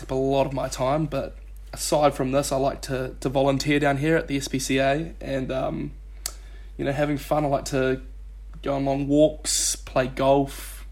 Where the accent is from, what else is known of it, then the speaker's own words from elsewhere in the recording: Tauranga, Bay of Plenty, New Zealand; now in Dunedin, New Zealand; So before I moved down to Dunedin, I was from the Mount up in Tauranga.